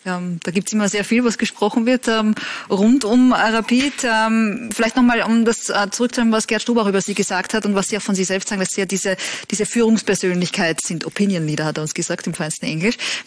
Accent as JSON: {"language": "German", "country": "Austria"}